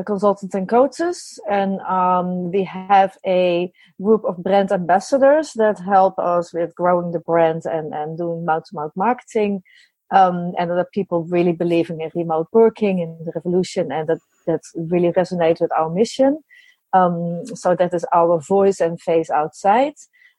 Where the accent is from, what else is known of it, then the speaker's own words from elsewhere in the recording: Netherlands; I'm from the Netherlands.